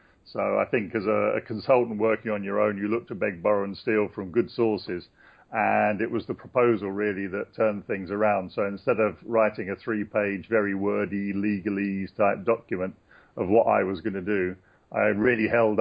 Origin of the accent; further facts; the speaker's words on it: London, United Kingdom; Yes, I'm from London in England.